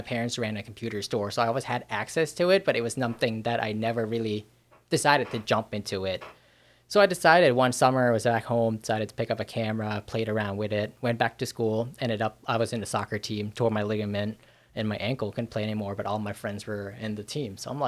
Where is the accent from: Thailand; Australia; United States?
Thailand; So it's a very weird vibe growing up in Thailand, feeling like I was out in the US, you know?